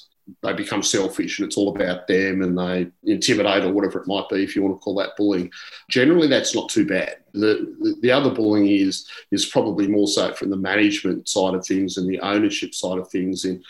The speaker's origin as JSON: {"language": "English", "town": "Canberra", "region": "Australian Capital Territory", "country": "Australia", "tie": "born or raised there", "said": "I grew up in Canberra. So ACT was a small pool."}